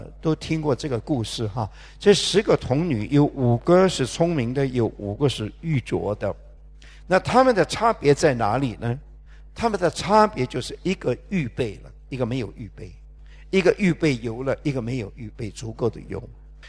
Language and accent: Chinese; China; 我们现在这个身体是必死的啊，我们中国人不大喜欢听死啊